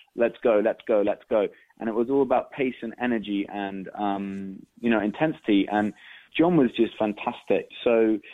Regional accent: London, United Kingdom; I grew up in London, so I've had bad weather for years

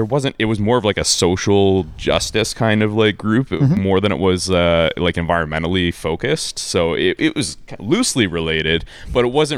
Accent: Canada; So, you know, I mean, we're a Canadian family through and through. I mean, neither of my parents immigrated or anything like that.

